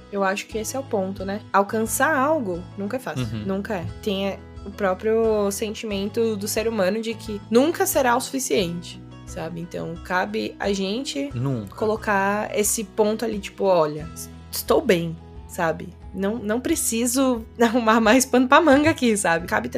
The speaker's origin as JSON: {"language": "Portuguese", "region": "São Paulo", "country": "Brazil", "said": "aí, gente, eu sou paulistana, não nego, né? Sou de São Paulo, porta, porteiro e portão, é isso aí."}